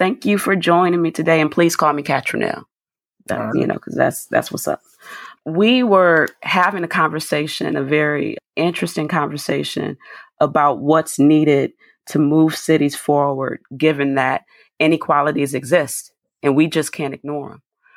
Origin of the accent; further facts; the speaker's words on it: Flint, Michigan, United States; when I was growing up in Flint